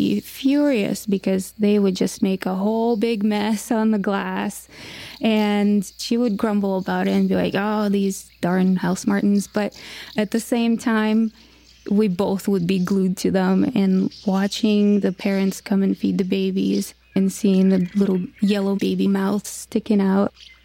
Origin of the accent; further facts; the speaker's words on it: Ukraine; I was born and raised in Ukraine, and we were living on the third floor